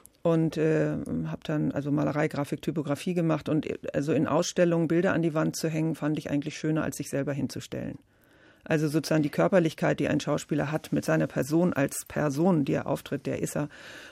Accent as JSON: {"language": "German", "region": "Zurich", "country": "Switzerland", "tie": "born there", "said": "In der Zeit danach deshalb, ich bin in Zürich geboren, weil er in Deutschland noch nicht wieder auftreten durfte."}